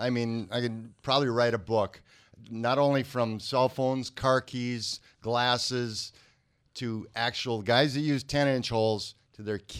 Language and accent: English; St. Paul, Minnesota, United States; now in Oakdale, United States; I'm from Oakdale. I've lived there for about 20 years now. Grew up in St. Paul. Just an East Side kid.